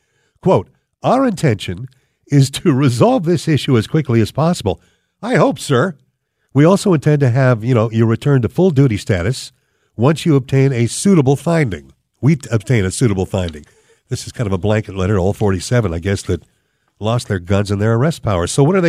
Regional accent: Brooklyn, New York, United States; But I'm from Brooklyn. We don't care.

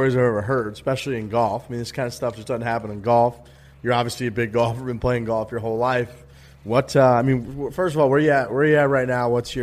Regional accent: Midwest, United States; We are American guys from the heartland, so we love 4th of July.

